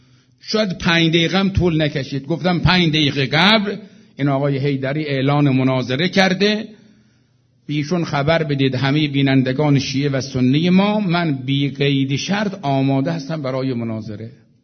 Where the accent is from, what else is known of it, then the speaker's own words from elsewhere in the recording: Iran; گفتم آقا من از ایران آمدم